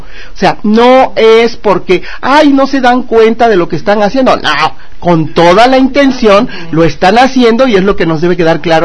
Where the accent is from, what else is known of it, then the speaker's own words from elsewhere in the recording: Chiapas, Mexico; yo les voy a poner el ejemplo de lo que pasa en Chiapas, en mi tierra